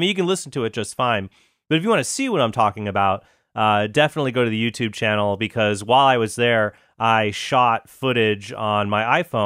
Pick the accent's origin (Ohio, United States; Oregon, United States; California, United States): California, United States; Encinitas; also born or lived in San Diego; See, I grew up there. I was born in San Diego, and I grew up in a small town north of it called Encinitas.